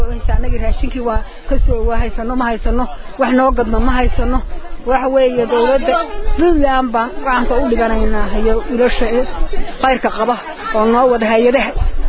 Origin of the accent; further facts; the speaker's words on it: Mudug, Somalia; waxaan ka nimi mudug baan ka nimi kalkacay